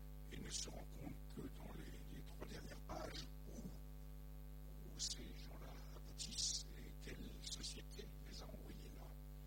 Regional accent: Grand Est, France; Je suis alsacien, d'une famille juive alsacienne par ma mère

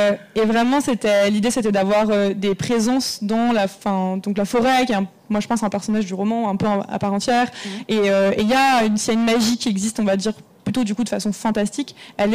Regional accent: Auvergne-Rhône-Alpes, France; parce que je viens de la Drôme, en fait, du Picodon

